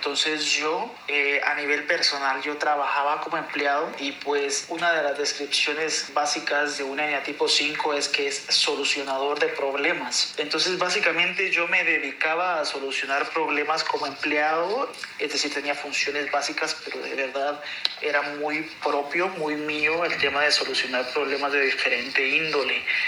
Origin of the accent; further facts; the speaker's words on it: Guatemala; soy de Guatemala.